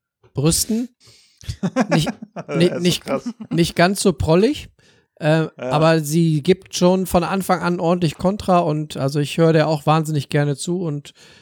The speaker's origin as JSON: {"language": "German", "region": "Northern Germany", "country": "Germany", "said": "bei uns in Norddeutschland sagt man kernig."}